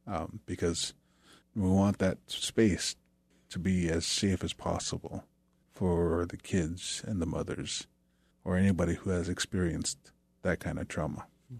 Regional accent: Hoonah, Alaska, United States; also born or lived in Kake; Huna and Cake. Those are places I grew up.

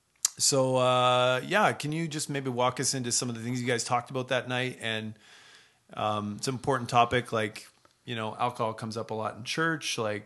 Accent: Maple Ridge, British Columbia, Canada; I hail from Maple Ridge, yes.

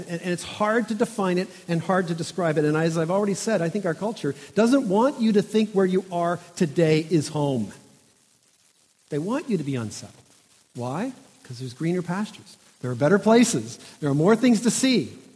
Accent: Toronto, Ontario, Canada; now in Squamish, Canada; Facebook says that my hometown is Toronto.

